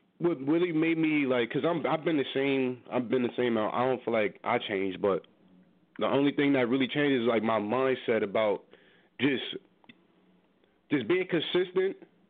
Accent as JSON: {"language": "English", "region": "New Jersey", "country": "United States", "said": "And he's from Jersey, where I'm from, and like where I'm from Jersey, bro, we all like we clowns, man."}